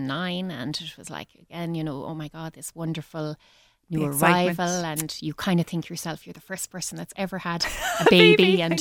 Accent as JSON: {"language": "English", "town": "Cork", "region": "County Cork", "country": "Ireland", "said": "I'm from Bishopstown originally."}